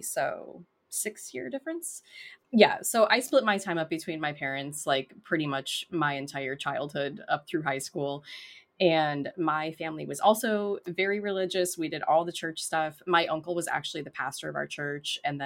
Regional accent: Michigan, United States; Well, I grew up in Michigan and we live.

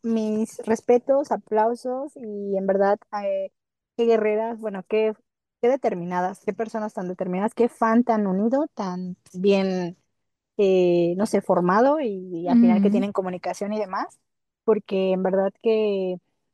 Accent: Mexico; somos los fans mexicanos, perdón por no incluir a todos a Latinoamérica, pero bueno, estoy hablando de mi país

